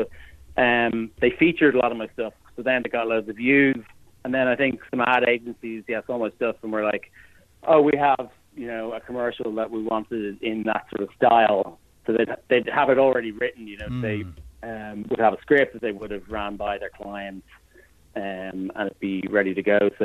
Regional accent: Dublin, Leinster, Ireland; I grew up in Dublin, and I studied graphic design.

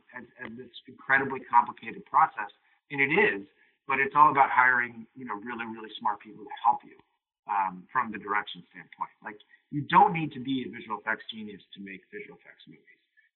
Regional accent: Cohasset, Massachusetts, United States; I grew up in Cohasset, Massachusetts. It's a picturesque little beach town about 40 minutes south of Boston.

